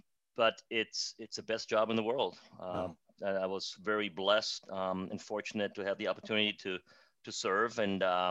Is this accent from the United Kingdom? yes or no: no; Germany; now in United States; I actually was born and raised in Germany.